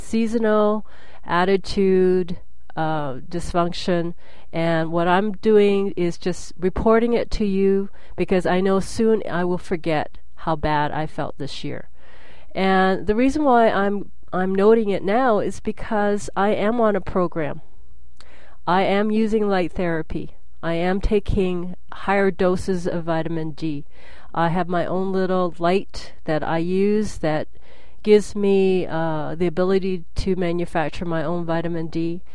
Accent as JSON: {"language": "English", "town": "Vancouver", "region": "British Columbia", "country": "Canada", "said": "I am from Vancouver, BC."}